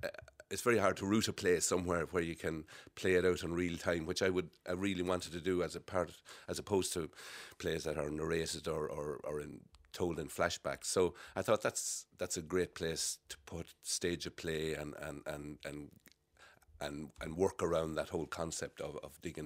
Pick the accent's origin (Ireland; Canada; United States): Ireland; Connacht; Well, I'm from Leitrim, as you said, a very rural part of the country